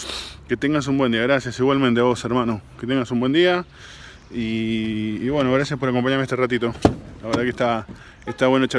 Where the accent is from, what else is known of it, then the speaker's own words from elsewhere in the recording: Argentina; Lo que nos está pasando acá en Argentina.